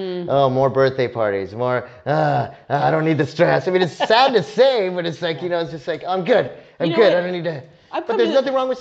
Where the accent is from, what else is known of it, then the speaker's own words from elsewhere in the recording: El Paso, Texas, United States; Yes, it's hot, but I'm from El Paso, Texas.